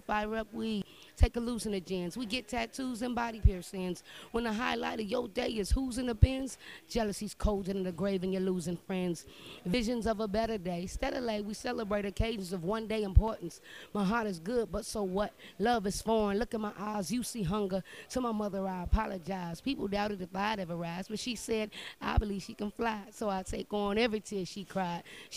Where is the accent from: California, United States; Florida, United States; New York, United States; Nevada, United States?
California, United States; Richmond; I'm from Richmond. Yeah, so I'm Richmond, California, though.